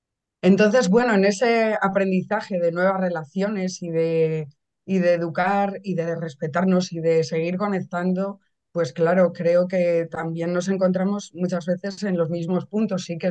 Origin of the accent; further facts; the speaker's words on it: Valladolid, Castile and León, Spain; yo soy de Valladolid también, como otros compañeros